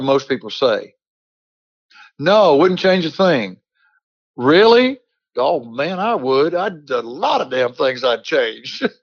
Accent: Texas, United States; we're hard workers from West Texas. Our dad instilled in us the work ethic. So I could have been in the oil field.

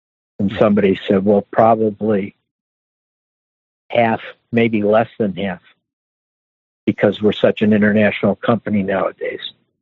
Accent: Ohio, United States; And I told them, and, you know, I'm from Ohio.

